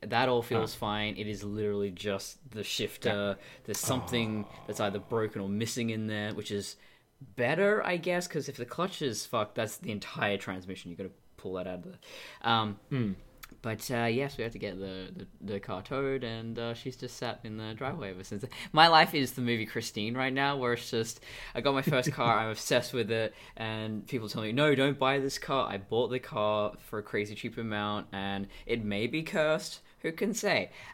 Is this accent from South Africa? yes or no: no; Australia; as an Australian